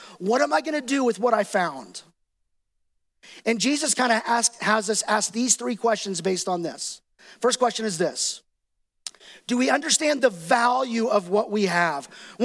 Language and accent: English; Dallas, Texas, United States; I grew up in Dallas. It was part of my childhood. It was part of my high school experience.